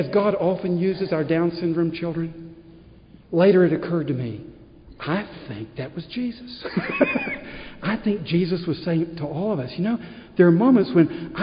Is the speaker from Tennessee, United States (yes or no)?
yes; Athens, Tennessee, United States; We have this Athens, Tennessee connection. Growing up in Athens, my dad was, you know, he ran a business.